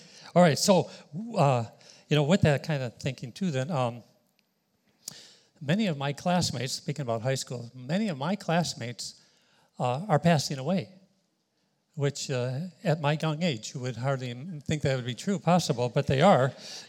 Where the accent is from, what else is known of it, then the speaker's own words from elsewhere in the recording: Wahiawa, Hawaii, United States; not only that we'll know we're from Hawaii or we know we're from Wahiwa, we're going to know we're Christians.